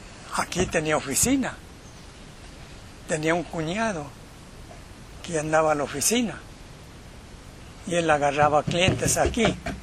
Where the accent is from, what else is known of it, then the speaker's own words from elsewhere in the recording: Mexico; moved away; yo vine fregado de México. Allá no había trabajo.